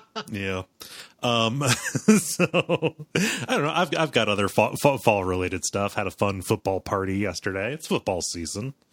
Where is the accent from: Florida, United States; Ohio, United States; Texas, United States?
Ohio, United States; Cleveland; I grew up in the Cleveland media market.